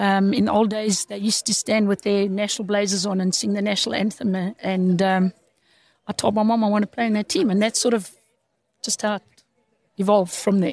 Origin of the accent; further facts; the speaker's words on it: Eastern Cape, South Africa; I grew up in the Eastern Cape.